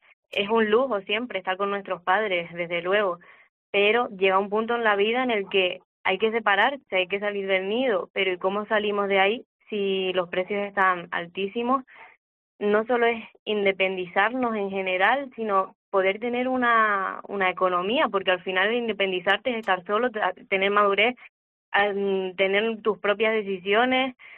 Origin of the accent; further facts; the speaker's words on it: Canary Islands, Spain; Los alquileres, sobre todo en Tenerife Sur, que también soy del sur de Tenerife